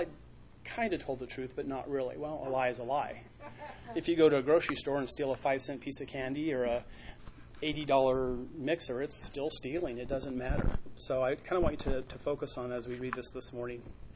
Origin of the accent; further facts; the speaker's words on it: Bonsall, California, United States; When I was growing up in California in elementary school, my stepdad was a golf professional, so we lived out in the country in the middle of nowhere in a place called Bonsall, California.